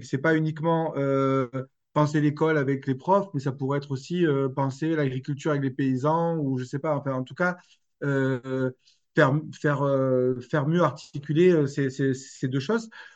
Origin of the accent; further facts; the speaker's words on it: Marseille, Provence-Alpes-Côte d'Azur, France; Moi aussi, je suis Marseillais, mais je ne comprends rien du tout au foot.